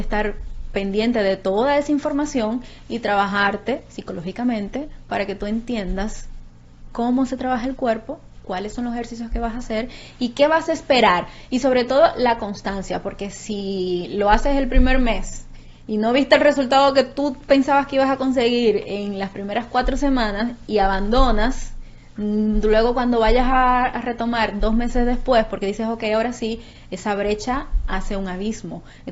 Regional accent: Dominican Republic; yo soy dominicana y yo soy caribeña

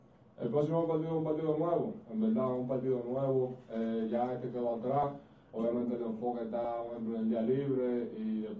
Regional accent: Dominican Republic; cada vez que yo me pongo la camiseta dominicana y represento mi país, represento mi gente, represento mi barrio, mi pueblo, lo que me hizo, en verdad, mi cultura completa

